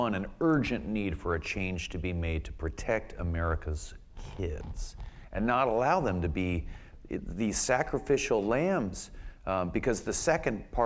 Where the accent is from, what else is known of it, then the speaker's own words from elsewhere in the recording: the South, United States; You know, when I grew up in the South, I never thought that those would ever come down.